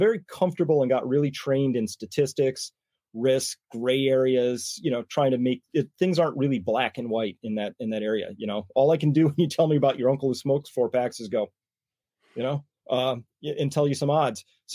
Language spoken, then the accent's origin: English; Connecticut, United States; So I grew up in Connecticut, and … I was always outdoors.